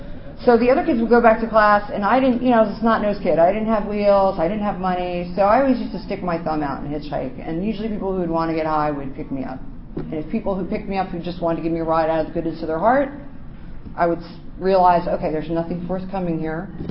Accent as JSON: {"language": "English", "region": "Maryland", "country": "United States", "tie": "born or raised there", "said": "I grew up in Montgomery County, and so I went to school for, and these kids had fucking money. Some of them came to school in limos. Some of them were diplomats' kids."}